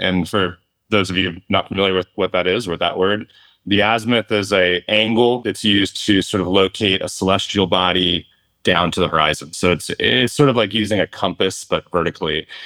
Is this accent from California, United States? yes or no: yes; California, United States; born there; And I was born in California, and I sort of made my way to the ocean essentially and lived along the coast.